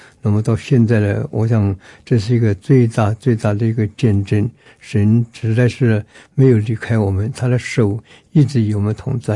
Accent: Myanmar; now in Taiwan; 我是来自于缅甸，民国54年来，那么在师大读书，那么58年毕业

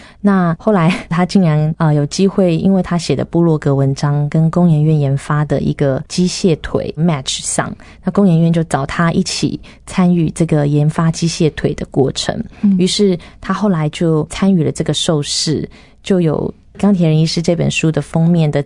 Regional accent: southern China, China; 对，那因为我们都是南方人，我们从来没有滑雪过

